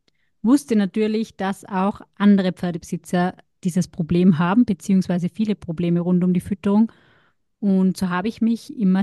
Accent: Austria; ich komme aus Österreich und das hört man vielleicht ein bisschen an meinem Akzent.

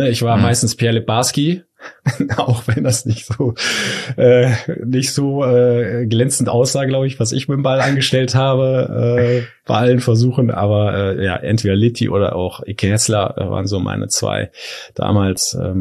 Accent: North Rhine-Westphalia, Germany; Also ich bin in der Nähe von Köln aufgewachsen, so hast du die Nähe natürlich zum FC, also auch im Rhein-Sieg-Kreis, um genauer zu sein, bin ich aufgewachsen.

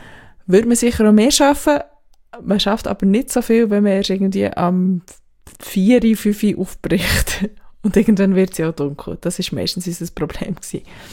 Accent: Switzerland; now in Berlin, Germany; als Schweizerin in Berlin leben

